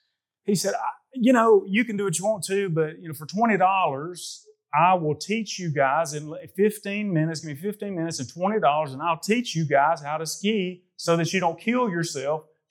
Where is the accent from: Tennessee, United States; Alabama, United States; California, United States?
Alabama, United States; Hayden; We're rednecks from Hayden, Alabama. We've never seen it even snow hardly more than an inch.